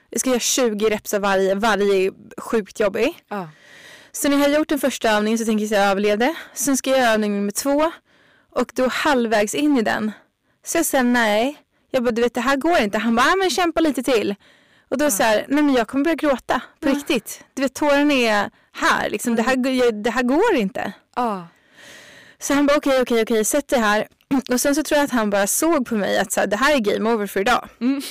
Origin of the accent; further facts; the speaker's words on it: Leksand, Dalarna County, Sweden; Jag har ju hållit på att skulle köpa det här huset i Leksand där jag är ifrån som jag tänkte.